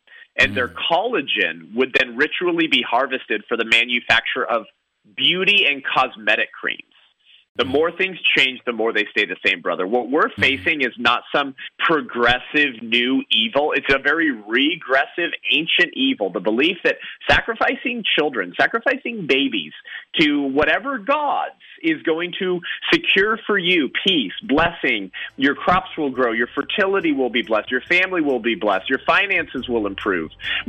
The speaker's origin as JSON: {"language": "English", "region": "California", "country": "United States", "tie": "born or raised there", "said": "So I was raised in Los Angeles County. Actually been in Southern California my whole life until a couple years ago. We just moved the family closer to in-laws."}